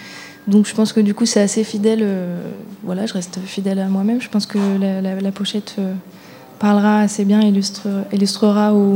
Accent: Clermont-Ferrand, Auvergne-Rhône-Alpes, France; on vient tous de Clermont

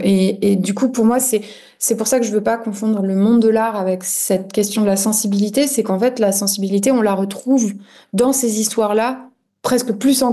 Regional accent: Brittany, France; je travaille en Bretagne, je suis bretonne et je travaille au pays, entre guillemets

